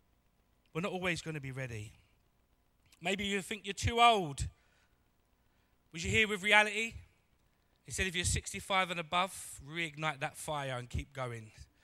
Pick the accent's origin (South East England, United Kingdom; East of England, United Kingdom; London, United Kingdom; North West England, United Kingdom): London, United Kingdom; I'm hard. I'm a Londoner.